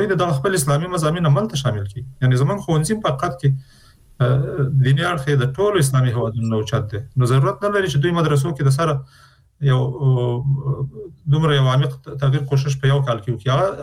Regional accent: Afghanistan; نو چون موږ د افغانستان خلک یو د افغانستان په هر فرد که هغه نظام کې که بیرون دی

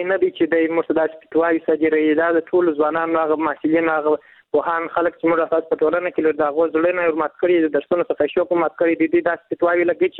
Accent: Kandahar, Afghanistan; له کندهار ولایت څخه یو تن محصول یم.

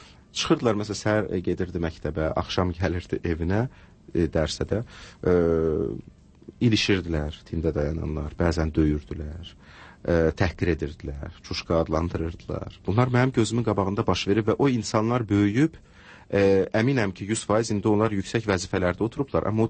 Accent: Baku, Azerbaijan; Ki, mən məsələn, Sovetskada doğulub böyümüşəm. Nə məhli olduğu məlumdur da.

